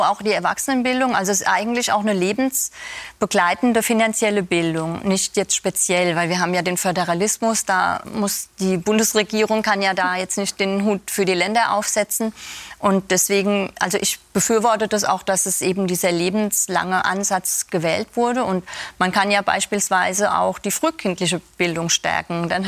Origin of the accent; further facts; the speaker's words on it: Aschaffenburg, Bavaria, Germany; ich komme ja aus Aschaffenburg